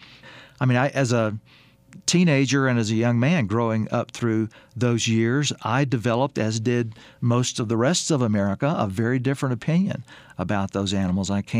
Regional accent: Louisiana, United States; I grew up in Louisiana in the rural South, and when I was 12 or 14 years old, to my absolute shock, coyotes began showing up in Louisiana.

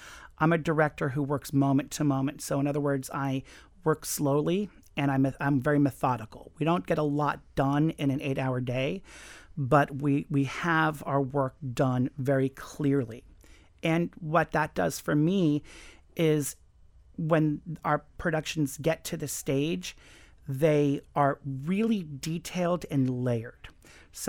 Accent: Miami, Florida, United States; I grew up here in Miami, you know, I grew up in Kendall. And I grew up driving on South Dixie Highway.

